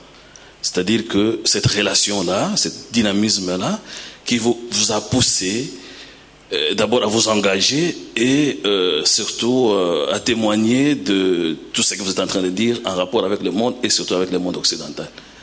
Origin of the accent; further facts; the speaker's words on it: Belgium; je viens de la Belgique, rien que pour suivre ces conférences